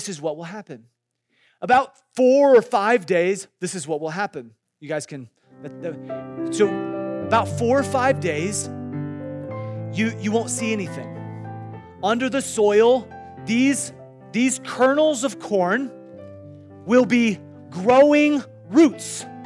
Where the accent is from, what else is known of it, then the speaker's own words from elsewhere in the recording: Iowa, United States; Well, I grew up in Iowa, and all around where I grew up were corn farms.